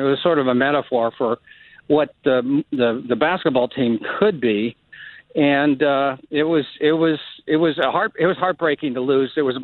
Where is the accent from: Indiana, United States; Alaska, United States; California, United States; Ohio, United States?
Indiana, United States; Bloomington; Well, I grew up in Bloomington, Indiana.